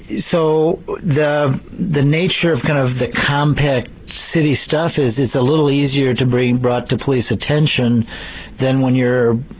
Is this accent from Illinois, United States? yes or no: yes; Chicago, Illinois, United States; I grew up in Chicago. I think Chicago, at least in part, is a city that recognizes more its own sins